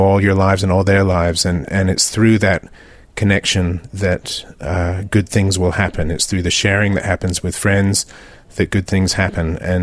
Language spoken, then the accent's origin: English; Australia; it took me 40 years of being an Australian to actually achieve myself